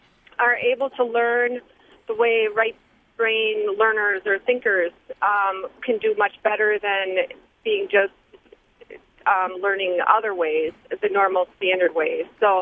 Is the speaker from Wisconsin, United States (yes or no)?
yes; Pulaski, Wisconsin, United States; Hi. I just wanted to share with you that I'm from Pulaski, and at the Pulaski Middle School